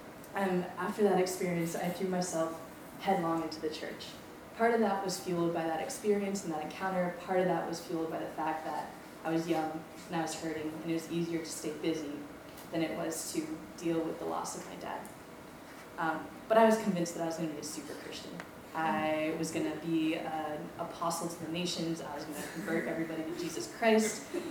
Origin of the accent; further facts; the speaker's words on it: Maui, Hawaii, United States; I was born and raised on Maui to believing parents.